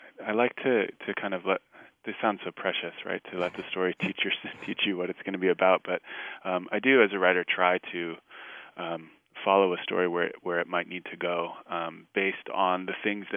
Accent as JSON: {"language": "English", "region": "California", "country": "United States", "tie": "born or raised there", "also_born_or_lived": "Sweden", "said": "I'm not. No, I grew up in California."}